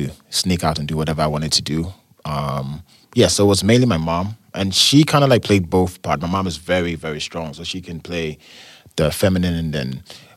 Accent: Ashanti, Ghana; So yeah, we are like from the Ashanti region.

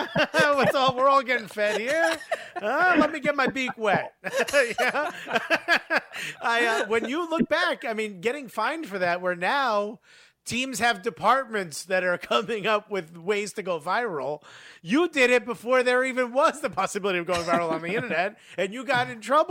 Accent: Newark, New Jersey, United States; I remember growing up in Newark. I'm like, the good old days.

